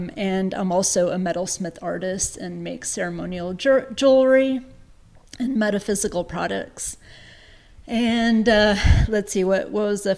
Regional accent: Atlanta, Georgia, United States; also born or lived in Montevideo, Uruguay; I'm originally from Montevideo, Uruguay, which is a little country in South America between Brazil and Argentina. And when I was about 5 years old, my family and I immigrated to Atlanta, Georgia, and I grew up in Atlanta.

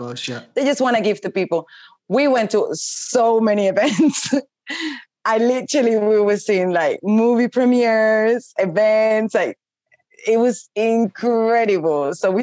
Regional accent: Venezuela; English is a second language; moved away; I came from Venezuela with nothing. didn't even speak English. I think I had a bit of a broken English

